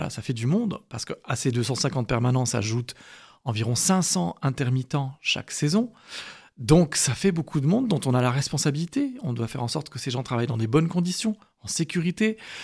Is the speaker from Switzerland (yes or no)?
yes; Geneva, Switzerland; Donc j'ai grandi à Genève, comme je l'ai dit, je crois.